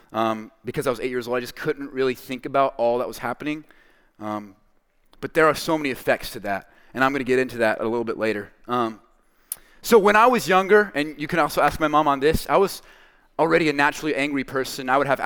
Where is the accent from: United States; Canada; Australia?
United States; Syracuse, New York; born there; But yeah, so I was born in Syracuse. Some of that northern mindset stuck with me. I don't like sweet tea. Okay. I don't like grits.